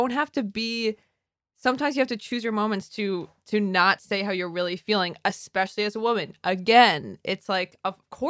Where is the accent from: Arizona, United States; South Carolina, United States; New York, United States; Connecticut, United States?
Connecticut, United States; I'm from Connecticut.